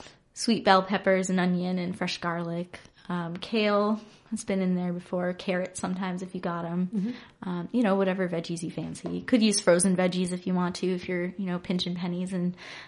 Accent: Florida, United States; where I will get to eat the foods of my home state, Florida.

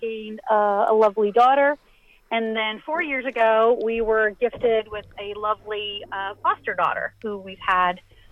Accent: Grinnell, Iowa, United States; I am from Grinnell, Iowa, raised here, graduated with the class of 1987 from our public high school, went on to college at Ellsworth Community College in Iowa Falls.

